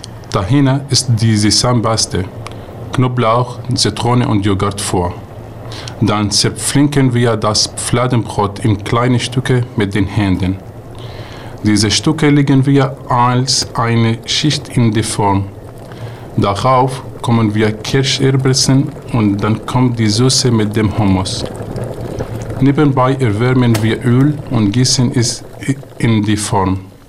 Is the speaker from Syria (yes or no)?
yes; Damascus, Damascus Governorate, Syria; first language Arabic; German is a second language; now in Germany; Ich bin 24 Jahre alt und komme aus Damaskus, Syrien. Ich bin am September 2015 in Deutschland angekommen und habe zurzeit 2 Monate in Friedland und danach 6 Monate in Nonstig gelebt.